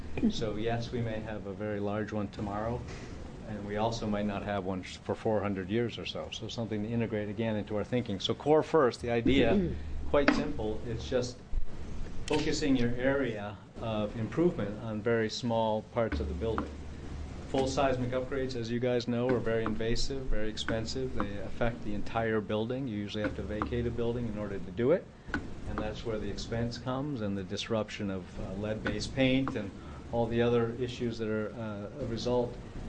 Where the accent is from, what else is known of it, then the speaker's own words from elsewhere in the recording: Midwest, United States; so I grew up in the Midwest, no one would suggest to make the Midwest tornado-proof